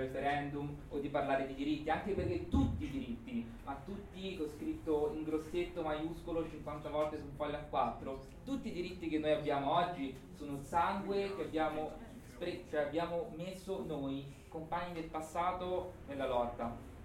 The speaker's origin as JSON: {"language": "Italian", "town": "Rome", "region": "Lazio", "country": "Italy", "said": "io sono di Roma, no?"}